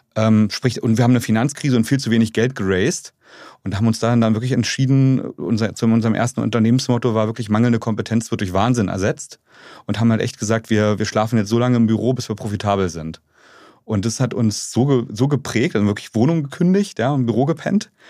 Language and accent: German; Strausberg, Brandenburg, Germany; bin sehr, sehr bodenständig aufgewachsen in Strausberg, was super coole Kindheit war